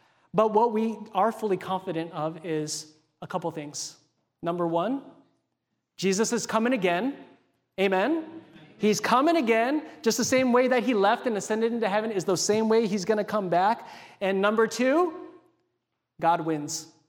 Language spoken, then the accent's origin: English; Hawaii, United States; When I was growing up in Hawaii, much like the East Coast, we got a lot of hurricanes.